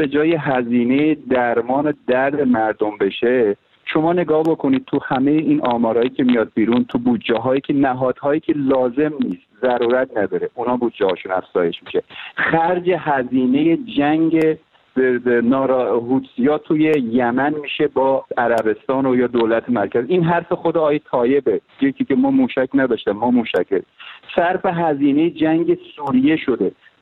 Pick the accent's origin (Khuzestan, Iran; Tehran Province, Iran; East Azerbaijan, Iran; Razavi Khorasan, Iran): East Azerbaijan, Iran; Sarab; من بچه یکی از روستاهای شهرستان سراب هستم